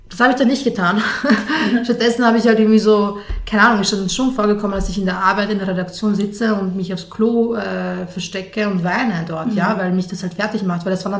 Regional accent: Lower Austria, Austria; now in Vienna, Austria; Wien war der erste Ort, den ich zu Hause nennen konnte. Ich bin in Niederösterreich aufgewachsen und ich hatte eine tolle Kindheit.

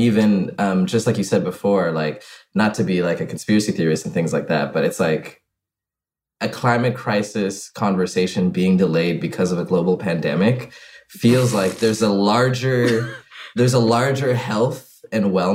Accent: Ghana; growing up in Ghana, the only thing that was holding me and my friends back from feeling like we lived in a utopia

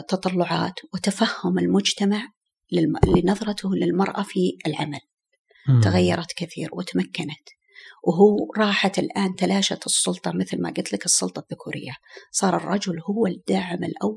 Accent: Saudi Arabia; الحين إحنا عندنا في السعودية، تعتبر السعودية إحدى دول الجي 20

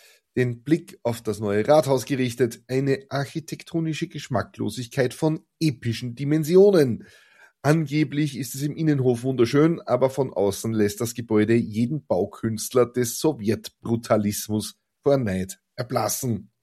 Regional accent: Linz, Upper Austria, Austria; Als gebürtiger Linzer darf ich es ja sagen, die oberösterreichische Landeshauptstadt ist jetzt kein Touristenmagnet.

